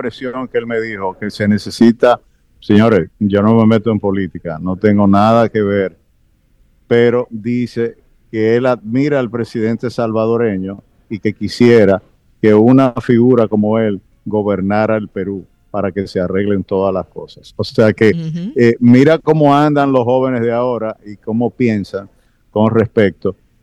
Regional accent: Dominican Republic; te voy a contar breve mi experiencia como dominicano.

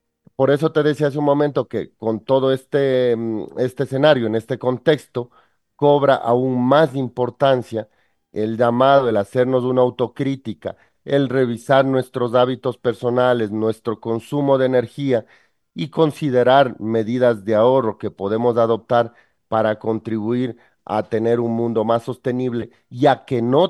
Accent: Ecuador; en Ecuador, en mi país

